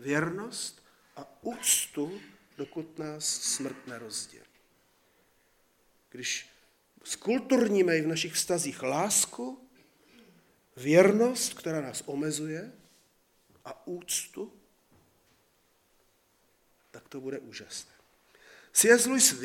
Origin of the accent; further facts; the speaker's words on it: Brno, South Moravian Region, Czechia; Když jsme my mládežníci z Brna jezdili na puťáky do hor, do Rumunska a všude možně